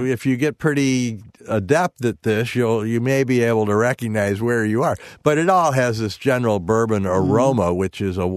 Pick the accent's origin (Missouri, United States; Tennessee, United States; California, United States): Missouri, United States; St. Louis; born or raised there